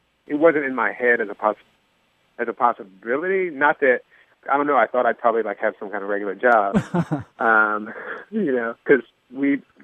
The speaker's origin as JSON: {"language": "English", "town": "Levittown", "region": "Pennsylvania", "country": "United States", "tie": "born or raised there", "also_born_or_lived": "Youngstown, Ohio", "said": "I was born in Youngstown, Ohio, but we moved pretty. We sort of followed my dad's work around that, like, northeastern Ohio, and then we moved. When I was a little guy, I grew up mostly right outside of Philadelphia, in Levittown, Pennsylvania"}